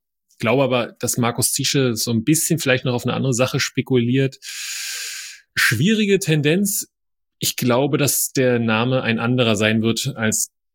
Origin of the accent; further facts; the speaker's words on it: Brandenburg, Germany; Wir hoffen natürlich als Brandenburger, dass es auch so bleibt.